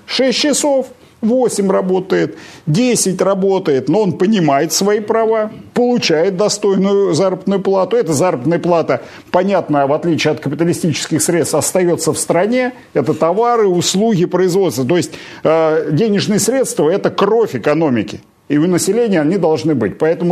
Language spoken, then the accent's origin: Russian; Tula, Tula Oblast, Russia; Я сам из Тулы, и я благодарен своим землякам